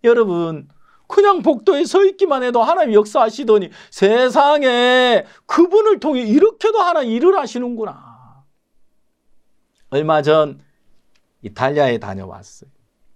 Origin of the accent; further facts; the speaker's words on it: South Korea; 저 한국 사람이에요.